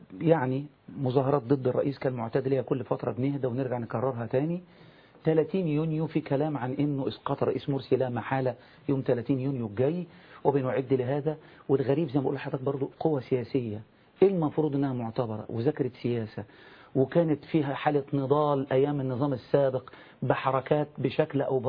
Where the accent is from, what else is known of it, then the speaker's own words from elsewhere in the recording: Egypt; بقت أكثر عداوة بالنسبة لنا كمصريين